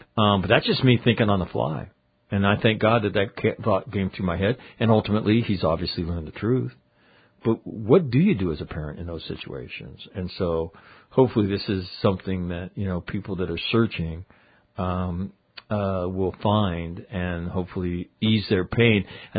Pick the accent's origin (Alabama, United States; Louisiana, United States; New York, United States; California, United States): California, United States; Sacramento; A year later, we were in my hometown of Sacramento where this had happened